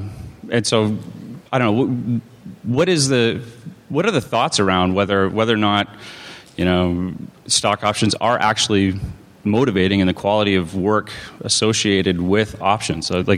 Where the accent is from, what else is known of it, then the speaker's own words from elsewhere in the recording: Canada; I'm Canadian, so... Yeah. I'm Canadian, so... Yeah.